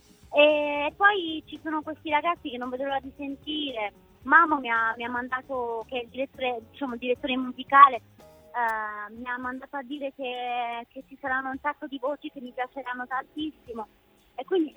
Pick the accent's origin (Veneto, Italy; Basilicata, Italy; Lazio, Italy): Basilicata, Italy; Pignola; che è venuto a Pignola, nel mio paese, ho forzato un po' la mano